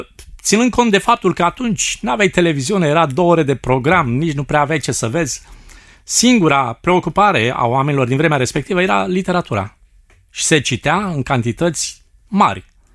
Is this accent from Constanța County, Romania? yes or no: yes; Bayram Dede, Constanța County, Romania; drumuri pietruite care duce spre un sat al cărui nume îmi place atât de mult, Bayram Dede. Mă bucur de satul meu și mă rog ca Dumnezeu să binecuvinteze satul acela.